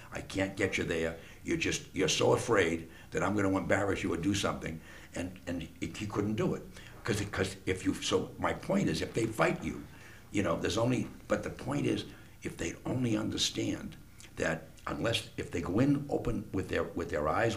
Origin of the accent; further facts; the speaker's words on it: Malden, Massachusetts, United States; I grew up in Malden